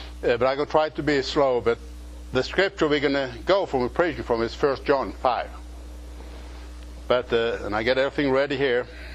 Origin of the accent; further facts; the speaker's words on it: the South, United States; Your brother and me, we're Southerner.